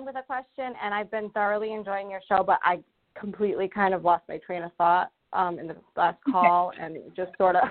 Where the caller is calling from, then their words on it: Rhode Island, United States; I'm calling in from Rhode Island. How are you?